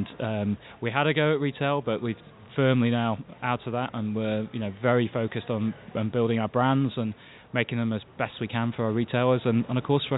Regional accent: England, United Kingdom; I'm from England.

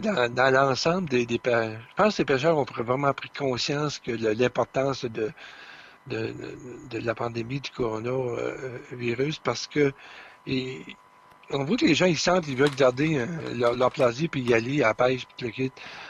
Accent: Quebec, Canada; on est tous des Québécois

